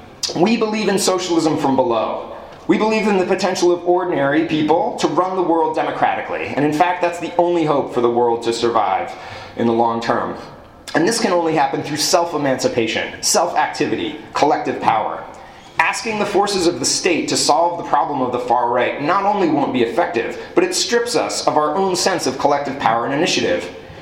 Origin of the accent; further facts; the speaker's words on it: New Orleans, Louisiana, United States; also born or lived in Madison; now in San Francisco Bay Area, United States; I grew up in New Orleans. Of course, there was all sorts of scandals of Klan members in the force. And then I moved to the Bay Area, well, by way of Madison, but whatever. Now I'm in the Bay Area